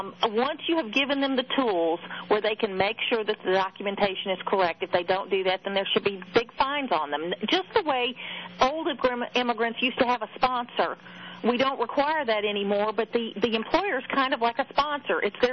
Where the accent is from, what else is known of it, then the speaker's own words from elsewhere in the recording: United States; my family hasn't been in Germany in three generations, but I'm an American.